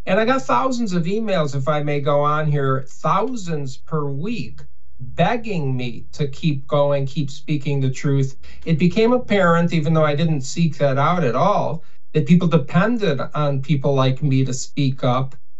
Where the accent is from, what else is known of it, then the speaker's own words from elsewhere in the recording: United States; And, you know, I'm an American. It's my country.